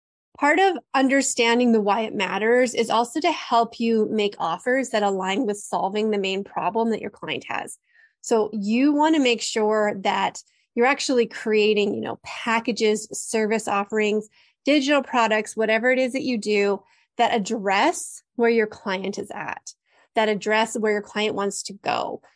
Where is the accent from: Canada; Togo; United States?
Canada; I'm Canadian, so I'm niche, okay?